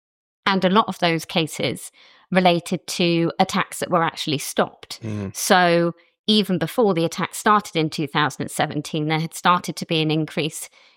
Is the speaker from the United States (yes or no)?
no; United Kingdom; I'm a British journalist and I currently work for the New York Times in London.